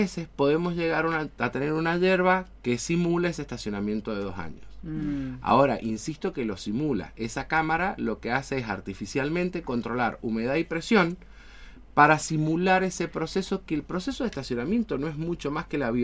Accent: San Juan, Argentina; Nosotros por ahí pensamos en una selva y se nos viene como buenos sanjuaninos el Pinar.

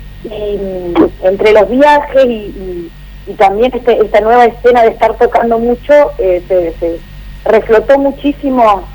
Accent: Chile; moved away as an adult; now in Argentina; Bueno, en principio yo vengo de Chile, ya llevo acá viviendo en Argentina casi 11 años. Yo ya me formé, me recibí en Chile

